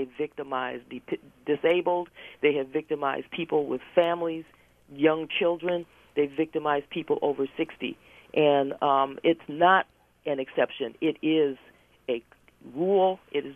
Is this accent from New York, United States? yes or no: no; Berkeley, California, United States; I'm from Berkeley.